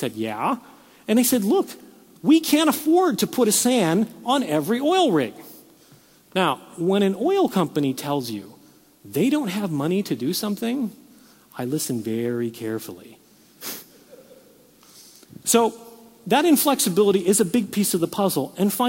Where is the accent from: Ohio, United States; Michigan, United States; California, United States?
California, United States; I come from California originally. We have earthquakes.